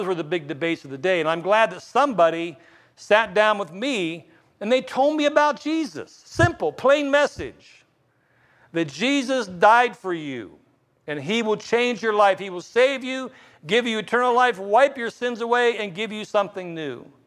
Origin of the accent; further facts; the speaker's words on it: East Liverpool, Ohio, United States; born there; I didn't have a noble birth. I was born in East Liverpool.